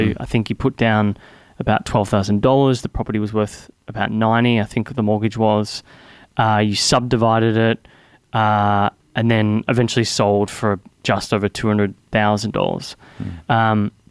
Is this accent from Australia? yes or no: yes; Bentley, Western Australia, Australia; I think I grew up around the Bentley area.